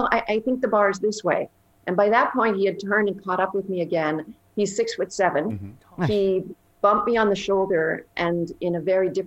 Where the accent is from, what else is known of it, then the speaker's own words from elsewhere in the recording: Canada; I'm originally Canadian, so I'm a little bit of a collectivist culture person